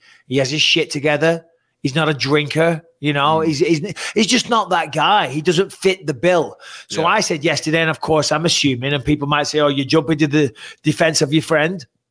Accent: England, United Kingdom; So obviously me and Brian here, we're English.

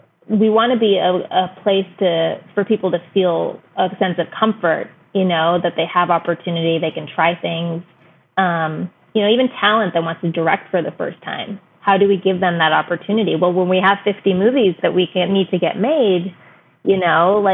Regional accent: United States; like we were raised in America where we did learn about Christmas.

